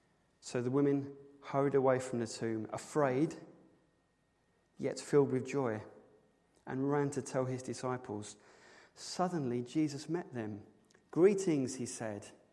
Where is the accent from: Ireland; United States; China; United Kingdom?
United Kingdom; England; See, you can't ask me that. I'm English. It's too personal.